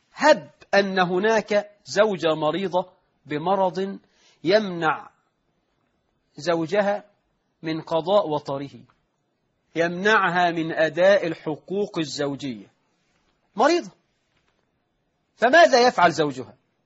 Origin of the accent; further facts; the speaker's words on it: Egypt; والحد عهد قريب عندنا في مصر، في صعيد مصر وفي ريف مصر